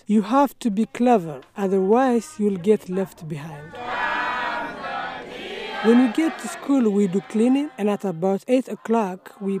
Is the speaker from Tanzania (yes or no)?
yes; Iringa, Tanzania; also born or lived in Dar es Salaam; I'm from Dar es Salaam, Tanzania. But I grew up in Iringa, Tanzania.